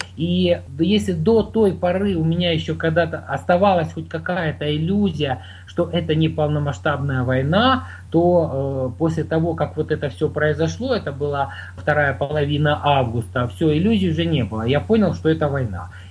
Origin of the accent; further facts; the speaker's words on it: Ukraine; born there; also born or lived in Moscow; хотя я уже родился на Украине, то корни, да, российские, и образование свое начал в Москве, в институте археологии.